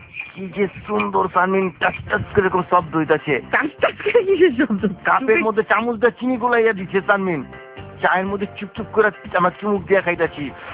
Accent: Dhaka, Dhaka Division, Bangladesh; আমরা পুরান ঢাকার পোলাতে

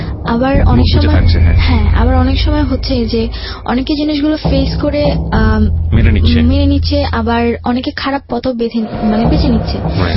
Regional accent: Dhaka, Dhaka Division, Bangladesh; আমার ঢাকাতেই।

